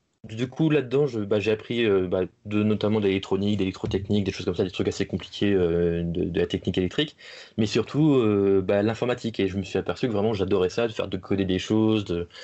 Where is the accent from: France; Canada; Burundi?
France; Normandy; je suis un enfant de la Manche, hein, bon gros normand, hein, fan de cidre et de calva, évidemment, comme tout normand qui se respecte